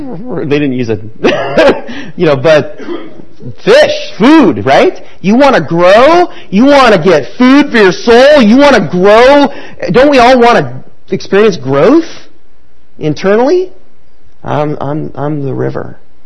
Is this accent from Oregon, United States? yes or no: no; California, United States; Anybody live in California? I grew up in California.